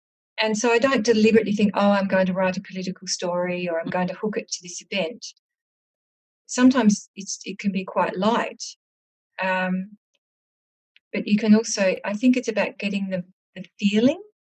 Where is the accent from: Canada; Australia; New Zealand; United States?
Australia; Adelaide, South Australia; I'm from Adelaide